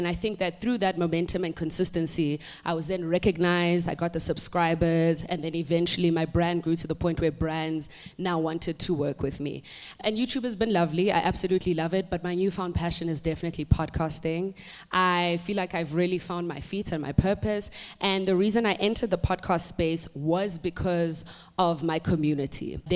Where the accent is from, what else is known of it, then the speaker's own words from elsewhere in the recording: Johannesburg, Gauteng, South Africa; also born or lived in Durban / United Kingdom; I was born in Durban. I then moved to the UK for a little bit. And then I found myself back in Johannesburg. My schooling, education, career started here in Johannesburg. I went to primary school here, high school here. And then I went to UCT.